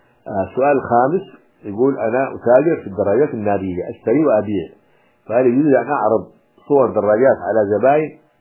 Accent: Hadhramaut, Yemen; القنفذ نحن عندنا في حضرموت كانوا يأكلونه

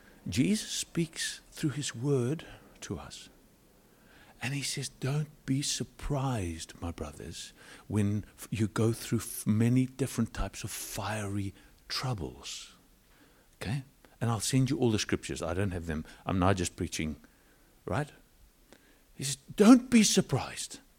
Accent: Cape Town, Western Cape, South Africa; also born or lived in United Kingdom; now in United States; being a South African, Capetonian, British, starting to become Californian, right?

